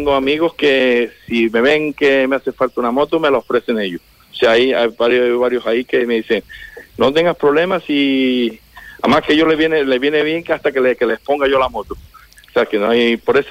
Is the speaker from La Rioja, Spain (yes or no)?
no; La Antejuela, Andalusia, Spain; yo procedo de La Antejuela, yo soy de La Antejuela.